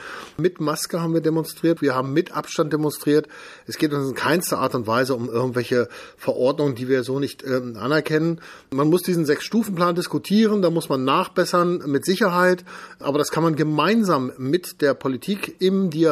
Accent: Braunschweig, Lower Saxony, Germany; in Braunschweig eine Demo anzumelden, weil es meine Heimatstadt ist. Hier lebe ich, hier ist mein Lebensmittelpunkt, hier ist mein Herz.

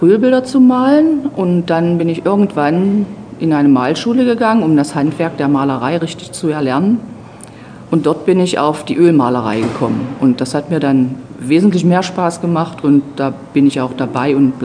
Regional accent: Lower Saxony, Germany; Die süße Tour läuft zwischen Sachsen-Anhalt und Niedersachsen und immer entlang der Zuckerfabriken und der Zuckerrübenforschung. Und da ist ja auch meine Heimat.

